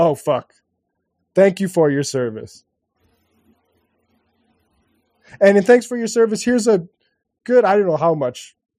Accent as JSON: {"language": "English", "town": "Bismarck", "region": "North Dakota", "country": "United States", "tie": "born or raised there", "said": "It's bigger than my hometown of Bismarck, at least when I was growing up"}